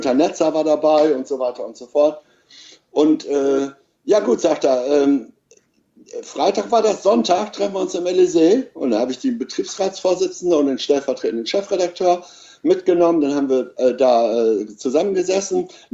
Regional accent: Lower Saxony, Germany; ich bin Ossi, also Ostfriese. Damals waren wir ja noch die Ostfriesen.

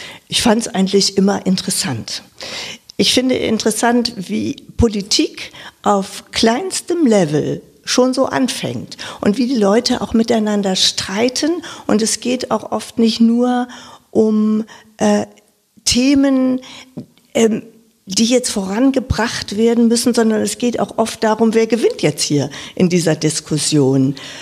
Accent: Lower Saxony, Germany; now in Wiesbaden, Germany; wie man vielleicht auch an meiner Sprache schon hört, ich bin aus Niedersachsen, aus dem Norden dieser Republik, bin in einem 5000-Seelendorf aufgewachsen als viertes Kind

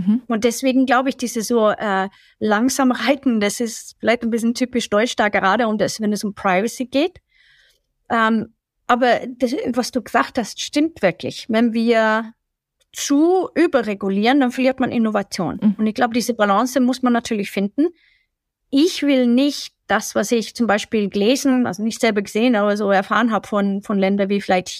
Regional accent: Sweden; German is a second language; ich bin ja selber nicht deutsch und kenne das auch anders. Ich komme aus Schweden

